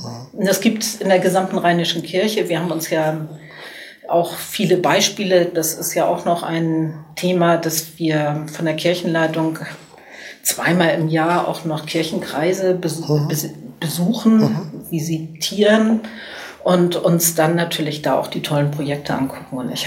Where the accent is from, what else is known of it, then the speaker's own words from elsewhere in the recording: Cologne, North Rhine-Westphalia, Germany; Und ich bin natürlich stolz als Kölnerin